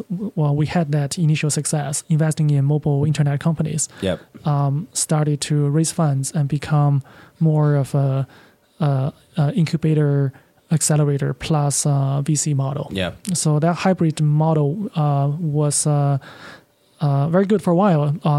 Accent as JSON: {"language": "English", "country": "China", "lives_now": "United States", "said": "I am originally from China. I was trained as a lawyer in the U.S."}